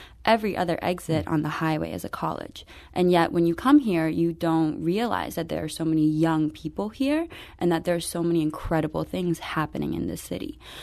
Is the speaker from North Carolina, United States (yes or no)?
no; Massachusetts, United States; we represent Indonesia, the UK, Mississippi, and I'm from Massachusetts.